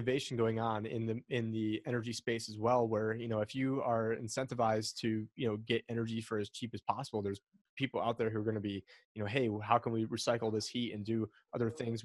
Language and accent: English; Syracuse, New York, United States; Cause I'm originally from Syracuse, New York